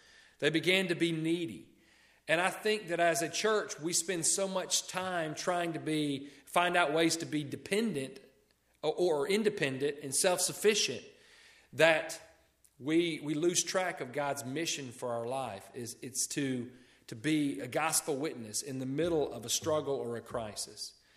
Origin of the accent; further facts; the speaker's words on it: Memphis, Tennessee, United States; now in Richmond, United States; But, you know, when we're from Memphis. Well, we're not born there, but we grew up there.